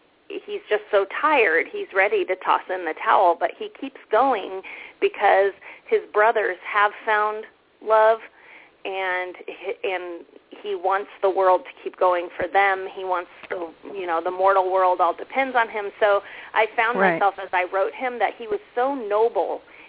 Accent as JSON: {"language": "English", "town": "San Diego", "region": "California", "country": "United States", "tie": "born or raised there", "said": "So I started researching in my hometown, what's the oldest building? It's the San Diego Mission."}